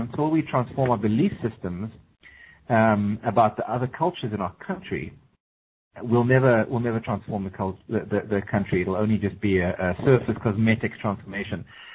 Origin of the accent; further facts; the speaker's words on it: South Africa; I'm originally born and bred in South Africa.